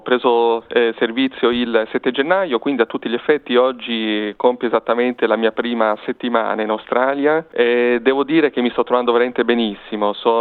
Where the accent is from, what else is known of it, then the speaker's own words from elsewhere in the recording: Friuli-Venezia Giulia, Italy; born there; now in Rome, Italy; io sono di nascita friulana, ma sono toscano per matrimonio e laziale un po' per naturalizzazione, visto che ho trascorso tanti anni della mia vita per motivi di studio e di lavoro a Roma.